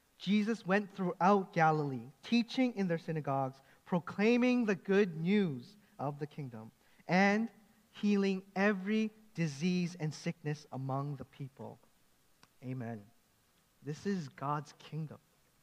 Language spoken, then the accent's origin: English; Canada; I grew up here in Canada.